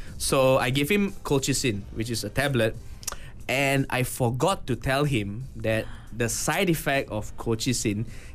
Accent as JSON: {"language": "English", "country": "Malaysia", "said": "I'm a Malaysian with dignity."}